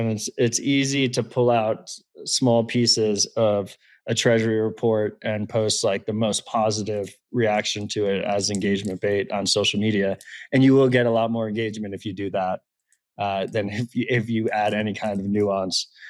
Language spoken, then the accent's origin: English; United States; And so as an American, as someone who is building a family here and building businesses and various projects in America